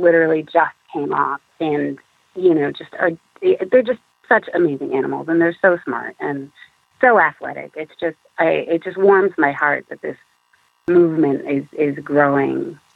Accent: New York, United States; New York.

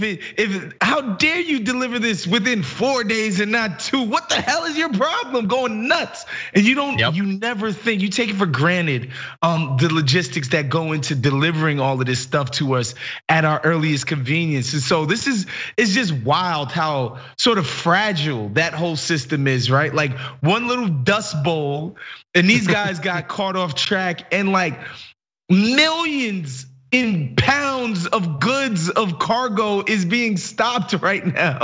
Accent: New York, United States; Oftentimes, especially as a New Yorker, you know, people get you to think about like the Brooklyn bridges

